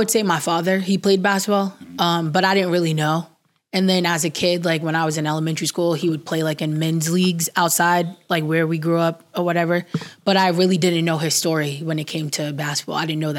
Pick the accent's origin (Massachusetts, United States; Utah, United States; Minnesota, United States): Massachusetts, United States; Fall River; So I'm originally from Fall River, Mass. I grew up playing outside, obviously.